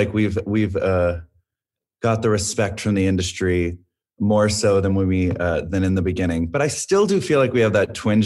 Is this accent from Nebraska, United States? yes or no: no; Arlington, Texas, United States; also born or lived in California; So Kirsty, Mitch, and I, we grew up together in Arlington, Texas, doing choir and theater.